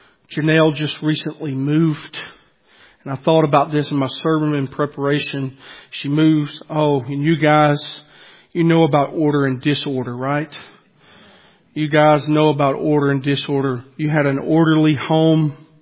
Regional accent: Louisiana, United States; also born or lived in Alabama; Okay, I'm from Louisiana, Alabama/Louisiana. Let me tell you something. We eat oysters there.

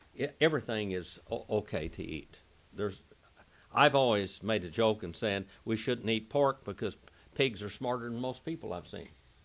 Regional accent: India; I'm Indian. I have to eat a lot of protein to stay alive.

